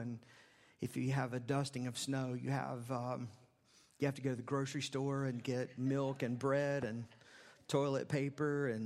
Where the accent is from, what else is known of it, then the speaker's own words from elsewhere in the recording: Charlotte, North Carolina, United States; So I grew up in the Carolinas, grew up in Charlotte, West Charlotte, over near the airport, that part of West Charlotte.